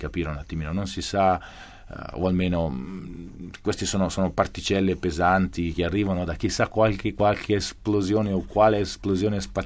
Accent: Verano Brianza, Lombardy, Italy; Verano Brianza, nell'allora provincia di Milano.

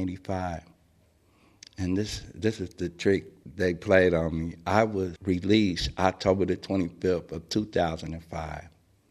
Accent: Cincinnati, Ohio, United States; Well, in 1985, I was arrested for a murder and a robbery in the state of Ohio. I'm from Cincinnati, Ohio.

